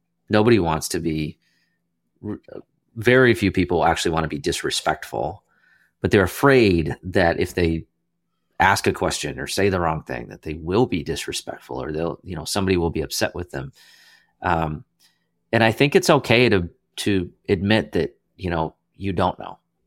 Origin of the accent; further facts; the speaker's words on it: United States; as an American, like I speak one, right?